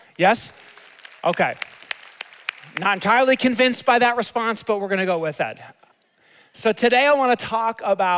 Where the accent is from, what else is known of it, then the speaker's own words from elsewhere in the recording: New York City, New York, United States; I grew up in New York City. I'm a natural skeptic because if you've ever been in New York City, everybody's always pulling something.